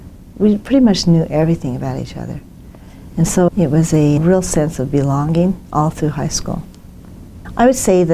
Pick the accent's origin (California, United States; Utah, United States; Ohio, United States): Utah, United States; Gunnison; I grew up in Gunnison, Utah. There were 50, 60 at the most people in my class.